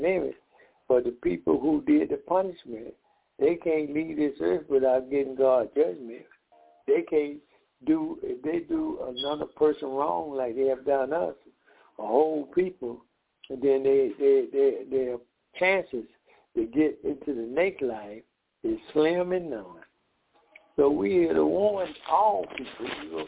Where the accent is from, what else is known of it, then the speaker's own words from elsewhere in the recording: Decatur, Georgia, United States; We are from Decatur, Georgia.